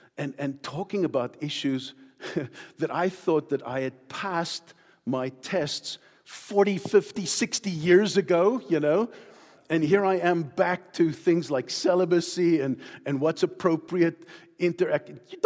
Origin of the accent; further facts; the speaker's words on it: South Africa; you heard I'm from South Africa, and even in South Africa I was in pastoral ministry